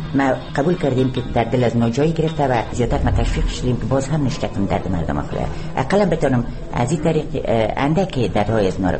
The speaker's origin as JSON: {"language": "Persian", "region": "Baghlan", "country": "Afghanistan", "tie": "born or raised there", "said": "در حدود 50 سال دارم. من در ولایت بغلان در شهر بلخانبی به دنیا آمدیم. تحصیلات ابتدایی البته در ولایت بغلان ادامه دادیم."}